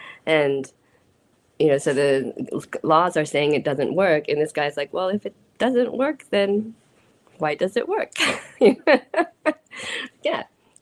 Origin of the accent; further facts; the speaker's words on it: Japan; also born or lived in United States / Nepal; I grew up in Japan off and on for 7 years before going back to the States for university. And somewhere within growing up, I also lived in Nepal for a couple of years. And it's like, you know, formative years, 9 through 11 years old.